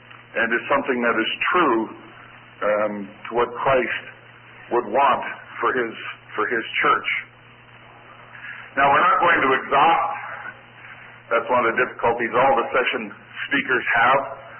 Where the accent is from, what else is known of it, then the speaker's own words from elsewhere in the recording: Winnipeg, Manitoba, Canada; and I'm from Winnipeg, Manitoba, in Canada, about 500 miles almost due north of Minneapolis.